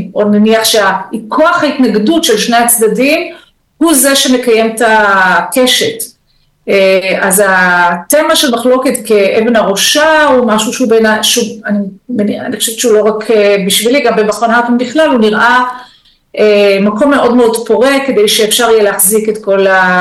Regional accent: Jerusalem, Jerusalem District, Israel; כאמור, אני ירושלמית, אני אימא וסבתא

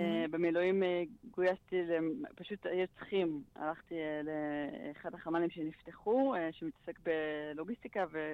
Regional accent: Ashkelon, Southern District, Israel; אני אשקלונית במקום

